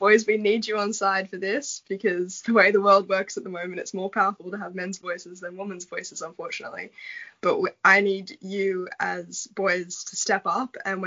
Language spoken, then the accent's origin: English; Australia; I've lived in the United Kingdom, Sweden and Australia, and I've never experienced the peer-on-peer rape culture the way I have growing up in Australia.